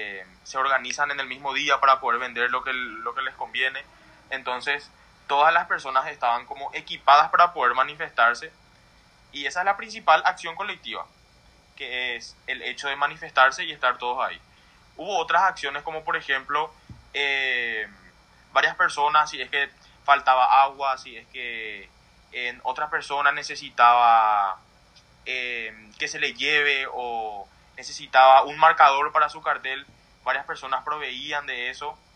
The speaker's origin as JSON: {"language": "Spanish", "country": "Paraguay", "said": "todos somos paraguayos, todos queremos lo mismo"}